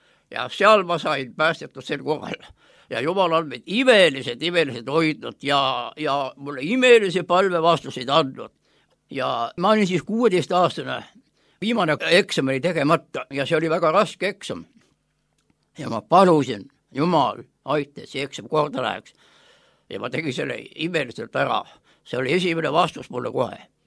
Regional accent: Hiiu County, Estonia; Mina olen üles kasvanud lapserikas perest Hiiumaal ja mu vanemad on olnud sügavalt usklikud inimesed. Olen usklikus kodus kasvanud.

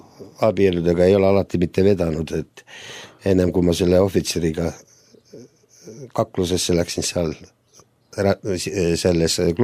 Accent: Tallinn, Harju County, Estonia; born there; Ma olen sündinud Tallinnas, õigemini Nõmmel, oli tollal vist mingi pisikene haigla. Ja 1949. aastal, 20. augustil, nii et praegu olen 61 ja augustis, kui jumal lubab, siis 62

